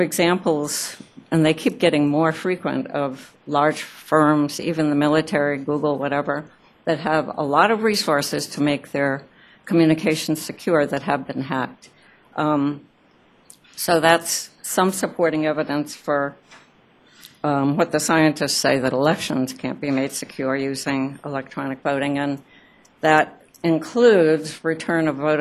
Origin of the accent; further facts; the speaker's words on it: Boulder, Colorado, United States; from Boulder, Colorado.